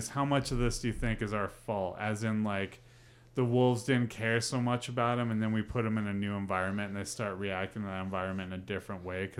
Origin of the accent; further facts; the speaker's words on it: United States; It's growing up near Yellowstone and watching, like, how they, like, killed them all off.